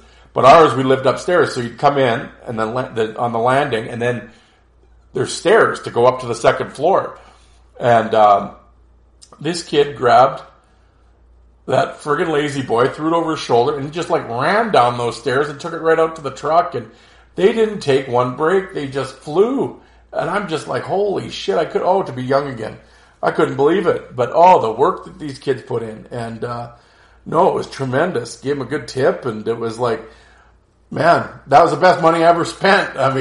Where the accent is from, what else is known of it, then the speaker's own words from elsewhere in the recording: Detroit, Michigan, United States; But then again, I grew up in Detroit and saw real men like Probert, Koser, and McCarty.